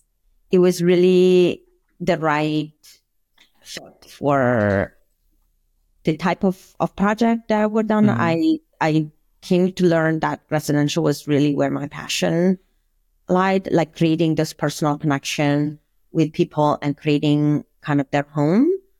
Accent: Italy; moved away as an adult; now in United States; I'm originally from Italy. I studied in Venice, and then I came to Berkeley for my master, and that's how I originally came to the Bay Area, and then just kind of never left.

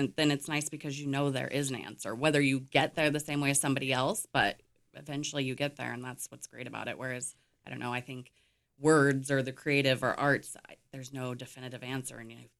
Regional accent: Wyoming, United States; also born or lived in Laramie; Born and raised in Wyoming. I came to Sheridan County in third grade, so I've been here a few years.

